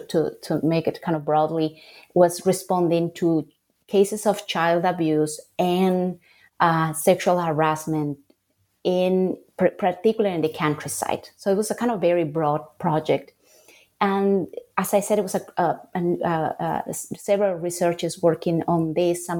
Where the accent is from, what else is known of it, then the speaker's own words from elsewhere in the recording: La Paz, Bolivia; English is a second language; also born or lived in Salamanca, Spain; But before that, I grew up in Bolivia. I made my I started my BA in Bolivia, in La Paz City.